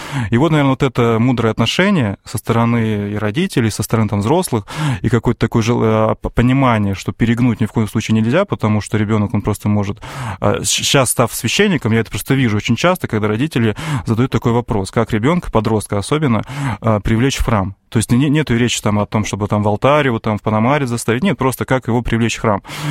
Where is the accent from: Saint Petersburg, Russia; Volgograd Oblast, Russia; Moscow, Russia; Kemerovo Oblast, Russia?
Kemerovo Oblast, Russia; Нет, это в Сибири, это мы сами все из Сибири, это из Кемеровской области.